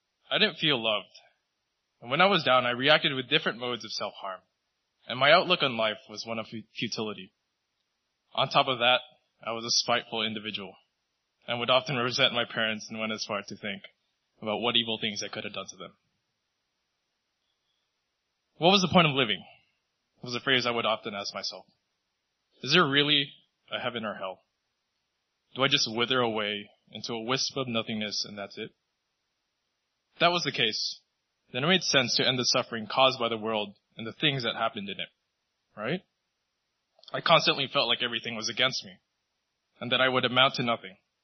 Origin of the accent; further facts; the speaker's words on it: Union City, California, United States; also born or lived in Philippines; I'm 19 years old. I grew up in Union City for the vast majority of my life. I moved over here when I was about 3 or 4 from the Philippines.